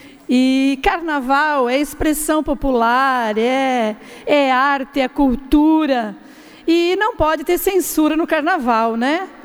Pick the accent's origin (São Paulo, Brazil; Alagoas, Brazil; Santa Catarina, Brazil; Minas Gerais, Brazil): Santa Catarina, Brazil; Chapecó; como eu sou de Chapecó, a deputada mais votada por 3 vezes, nasci em Chapecó